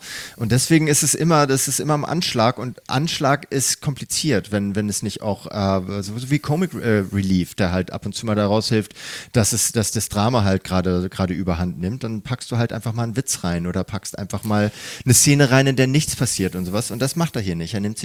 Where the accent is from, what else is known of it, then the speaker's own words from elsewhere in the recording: Hamburg, Germany; Hier bei uns in Hamburg sagt man Es.